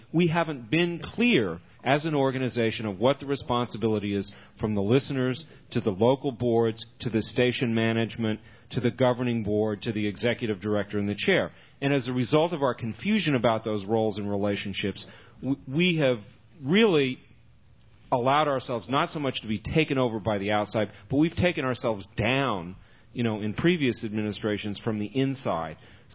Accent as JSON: {"language": "English", "town": "Washington", "region": "District of Columbia", "country": "United States", "said": "I'm from Washington, D.C. I go back there"}